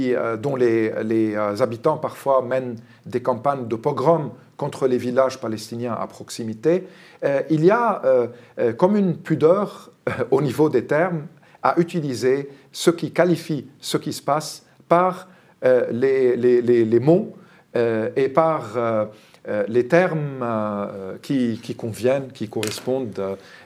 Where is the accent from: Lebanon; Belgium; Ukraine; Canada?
Lebanon; now in France; étant franco-libanais, certains m'invitent parce que je connais mon pays d'origine. J'y ai vécu 35 ans.